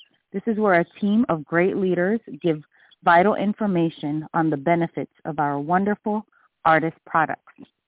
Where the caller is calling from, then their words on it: Snellville, Georgia, United States; I'm calling from Snellville, Georgia, where it's freezing here today.